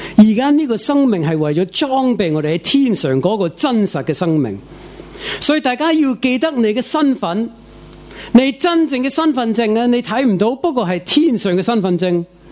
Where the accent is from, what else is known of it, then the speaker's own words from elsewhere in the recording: United States; now in Macau, Missouri, United States; 我在美国出世长大，过多几个月我在澳门40年，在亚洲已经过了40年。